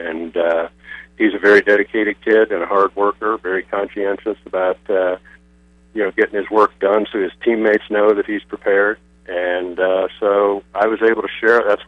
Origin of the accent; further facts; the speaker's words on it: Cleveland, Ohio, United States; Well, I grew up in Cleveland, Ohio, so I never cared much about college football.